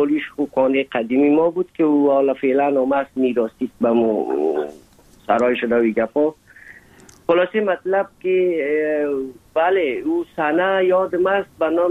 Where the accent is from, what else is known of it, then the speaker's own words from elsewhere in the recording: Afghanistan; moved away as an adult; سال 1990 از افغانستان اولین سفر آمدم هندوستان